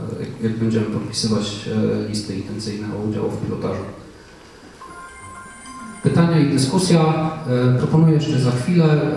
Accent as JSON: {"language": "Polish", "town": "Warsaw", "region": "Masovian Voivodeship", "country": "Poland", "said": "bo tutaj ja akurat jestem z Warszawy"}